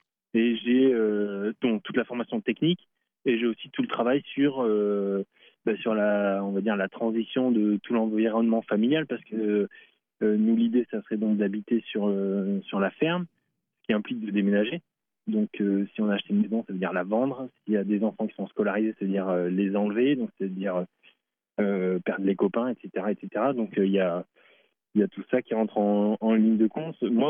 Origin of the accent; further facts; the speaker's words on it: Sète, Occitanie, France; Moi, je suis originaire du Sud-Est de Sète, à côté de Montpellier.